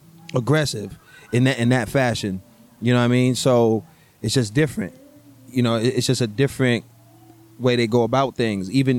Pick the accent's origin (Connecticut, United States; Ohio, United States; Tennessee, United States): Connecticut, United States; Bridgeport; now in Houston, United States; Yeah, I'm from Bridgeport, Connecticut. Like, I'm up north. I'm in, New York, tri-state area, New York, New Jersey, Connecticut. I'm from that side.